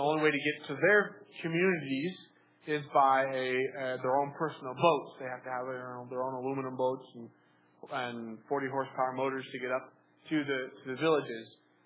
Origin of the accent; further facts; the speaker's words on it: Scottsbluff, Nebraska, United States; Me, growing up in Scottsbluff, Nebraska, I'm used to like the Platte River, and that's what I'm used to.